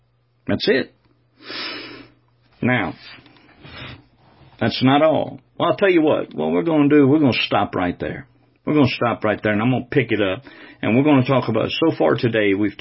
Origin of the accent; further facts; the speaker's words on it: the South, United States; I guess because I was raised in the South and that's all there was Baptist around.